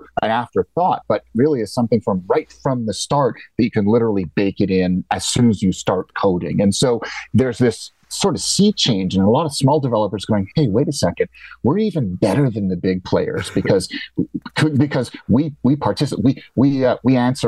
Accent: Montreal, Quebec, Canada; Next time I'm back in Montreal, that's my hometown, I'm going to have to look this guy up.

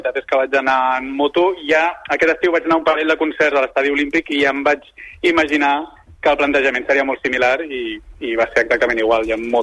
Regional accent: Barcelona, Catalonia, Spain; De Barcelona.

